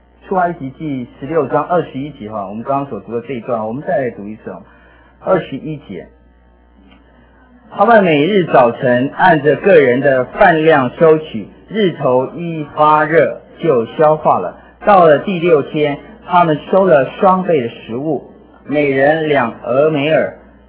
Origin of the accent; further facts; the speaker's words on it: Taiwan; 当我讲到说我是从台湾来的时候呢